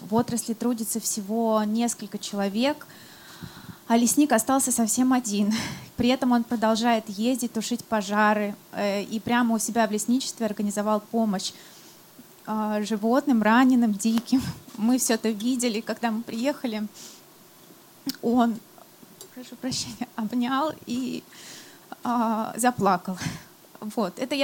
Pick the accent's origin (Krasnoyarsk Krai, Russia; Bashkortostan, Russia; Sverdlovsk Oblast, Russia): Sverdlovsk Oblast, Russia; Nizhny Tagil; Я родилась и выросла в Нижнем Тагиле.